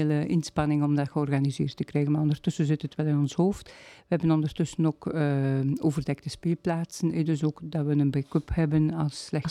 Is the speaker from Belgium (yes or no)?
yes; Melsele, East Flanders, Belgium; now in Oud-Turnhout, Belgium; Dus ik ben niet van, ik woon in Oud-Turnhout, maar ik ben eigenlijk afkomstig van Oost-Vlaanderen.